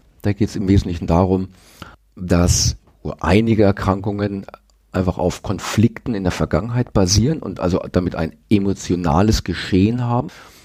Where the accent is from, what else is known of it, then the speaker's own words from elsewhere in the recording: Erlangen, Bavaria, Germany; now in Nuremberg, Germany; Ich bin ursprünglich aus Erlangen, aber fühle mich hier jetzt in Nürnberg sehr wohl.